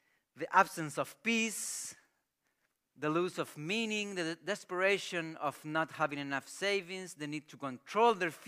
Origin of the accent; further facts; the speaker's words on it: Chile; I grew up in Chile.